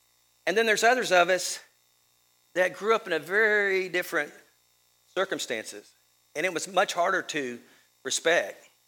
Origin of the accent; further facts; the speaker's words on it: Texas, United States; And my mother was originally from San Antonio, so I'm half Texan, I guess you might say. I'm really all Texan now.